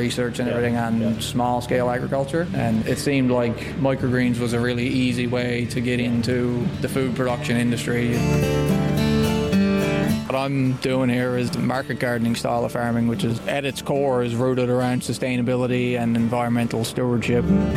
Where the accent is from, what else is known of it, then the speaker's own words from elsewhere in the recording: Plate Cove, Newfoundland and Labrador, Canada; Yeah, I grew up in Plate Cove. It's about a half an hour drive from here.